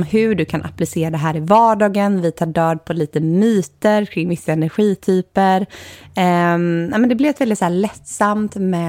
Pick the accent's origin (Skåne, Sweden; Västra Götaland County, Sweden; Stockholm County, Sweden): Västra Götaland County, Sweden; Gothenburg; vi är uppvuxna i Göteborg.